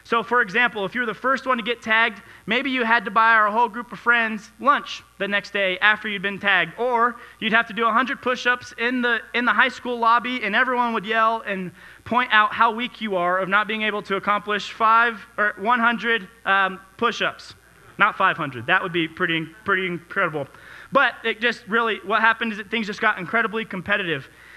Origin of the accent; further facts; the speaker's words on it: Alamosa, Colorado, United States; I was born and raised in Alamosa, Colorado, which is about 3 hours away.